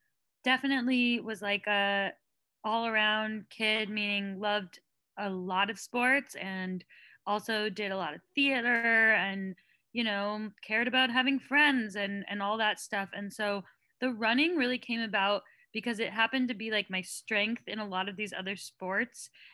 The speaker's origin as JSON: {"language": "English", "region": "California", "country": "United States", "tie": "born or raised there", "said": "You know, it was across the country. I grew up in the Bay Area, so it felt really different"}